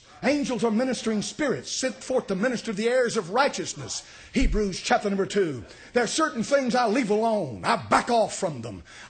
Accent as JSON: {"language": "English", "region": "Tennessee", "country": "United States", "tie": "born or raised there", "said": "but I grew up in East Tennessee and I knew what blackguard meant."}